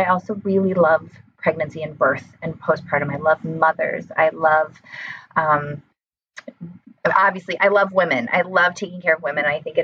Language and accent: English; Davenport, Iowa, United States; So I am back in my hometown, Davenport, Iowa. I grew up here, and my husband is also from here.